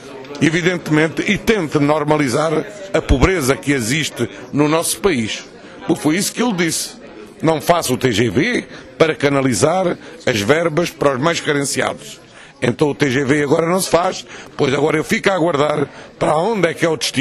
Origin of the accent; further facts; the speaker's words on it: Alentejo, Portugal; enquanto Presidente de Câmara e enquanto alentejano, sinto